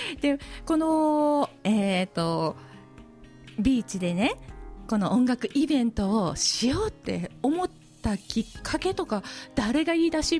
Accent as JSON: {"language": "Japanese", "region": "Osaka", "country": "Japan", "said": "はい、実はね、私大阪出身で"}